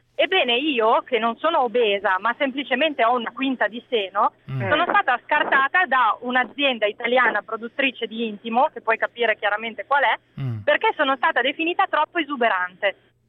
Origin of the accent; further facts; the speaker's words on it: Veneto, Italy; io sono veneta